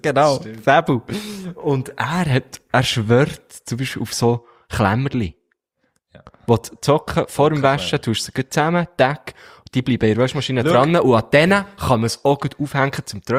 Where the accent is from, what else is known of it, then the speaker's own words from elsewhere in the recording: Switzerland; weil ich, als richtiger Schweizer.